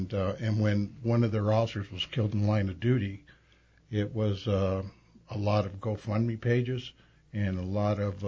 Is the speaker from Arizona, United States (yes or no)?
yes; Tucson, Arizona, United States; also born or lived in California; I'm an Arizonian from Tucson.